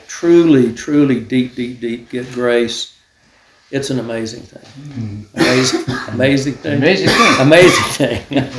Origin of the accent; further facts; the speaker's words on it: Texas, United States; I was raised in the Texas Bible Belt.